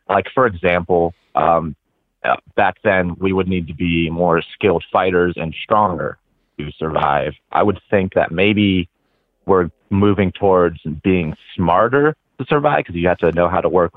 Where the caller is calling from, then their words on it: Hagerstown, Maryland, United States; I'm calling from Hagerstown, Maryland.